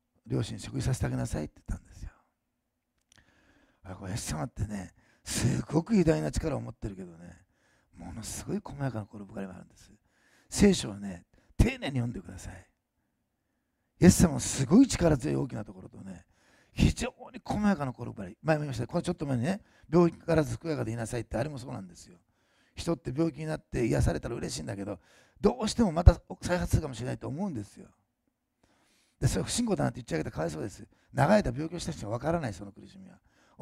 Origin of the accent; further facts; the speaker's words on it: Osaka, Japan; 大阪出身だからかもしれませんが、